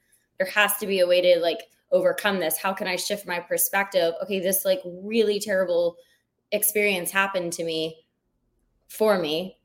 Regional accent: Georgia, United States; now in Atlanta, United States; Yeah, I grew up in Georgia. I still live in Atlanta.

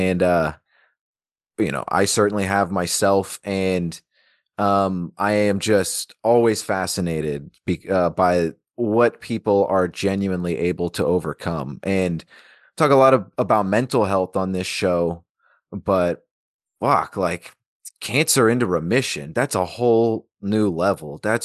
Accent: Alaska, United States; Growing up in Alaska in the summer season, there's a lot of Amanita that grows around.

